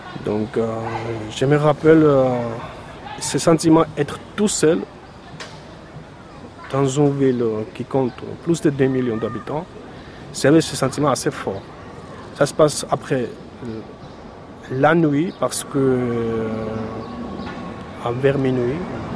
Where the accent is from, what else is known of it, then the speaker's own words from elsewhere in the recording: Georgia; now in France; De la Géorgie.